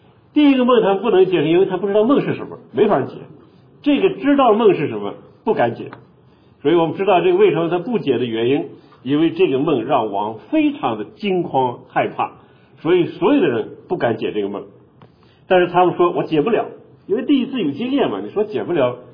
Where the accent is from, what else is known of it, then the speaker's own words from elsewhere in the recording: China; 我们经常可能会梦见一棵树，我们中国人梦见那个歪脖树什么的，有各种说法。